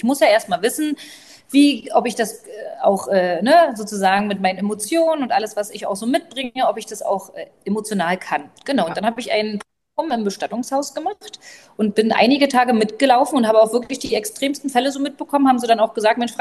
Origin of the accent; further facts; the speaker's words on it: Berlin, Germany; now in Rügen, Germany; ich bin gebürtige Berlinerin